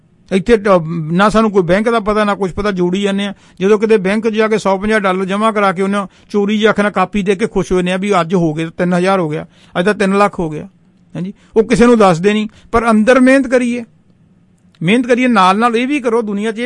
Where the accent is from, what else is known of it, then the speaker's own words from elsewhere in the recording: Punjab, India; moved away; ਅਸੀਂ ਪੰਜਾਬ ਤੋਂ ਆਏ ਹਾਂ, ਇੰਡੀਆ ਤੋਂ, ਸਾਡੇ ਇੱਕ ਡਿਸਟ੍ਰਿਕਟ ਹੈ ਫਰੀਦਕੋਟ, ਮੈਂ ਉੱਥੇ ਪੜ੍ਹਾਉਂਦਾ ਵੀ ਰਿਹਾ।